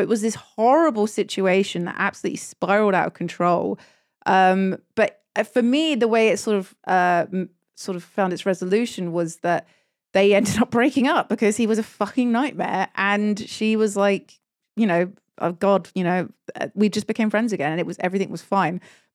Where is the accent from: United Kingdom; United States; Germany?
United Kingdom; London; I grew up in London and my friendship group I made when I was around 11